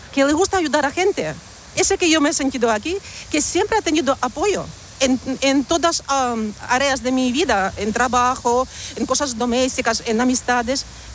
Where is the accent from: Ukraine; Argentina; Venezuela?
Ukraine; Spanish is a second language; now in Spain; yo soy de Ucrania y estoy aquí en España desde el año 2001.